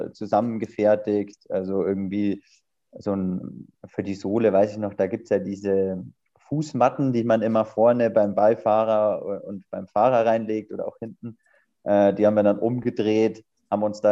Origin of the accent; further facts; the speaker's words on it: Rosenheim, Bavaria, Germany; ich komme aus Rosenheim, habe in München studiert